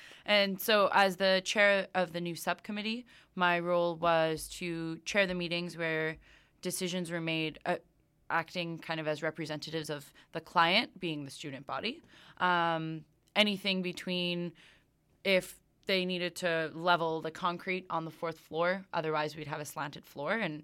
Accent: Canada; also born or lived in Iran; So I was born in Iran. I moved to Canada with my family when I was about 5.

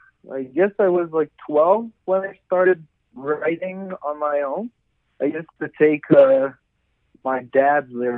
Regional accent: Canada; first language French; English is a second language; I'm French Canadian. My first language is French

